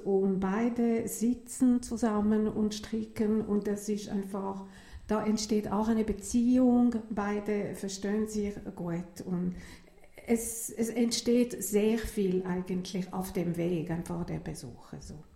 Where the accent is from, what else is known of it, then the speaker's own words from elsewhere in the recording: Lausanne, Vaud, Switzerland; weil ich bin in einer Familie aufgewachsen in Lausanne